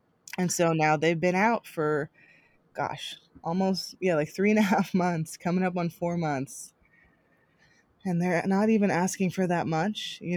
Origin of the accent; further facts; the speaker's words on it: New Jersey, United States; now in Philadelphia, United States; I'm not, I'm not from Alabama. I'm from Jersey. I live in Philly.